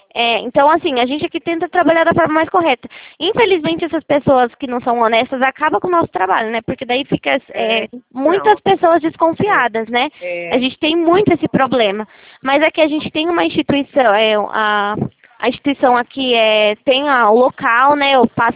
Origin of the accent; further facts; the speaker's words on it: Itatiba, São Paulo, Brazil; eu sou de Itatiba.